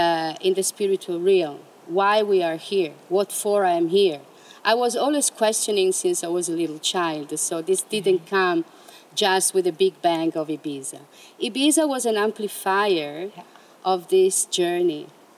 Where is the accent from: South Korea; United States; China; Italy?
Italy; English is a second language; I didn't know even that there were goddesses, you know, once upon a time, because I come from Italy and it's, you know, yeah, you have the Virgin Mary and the Madonnas, you know.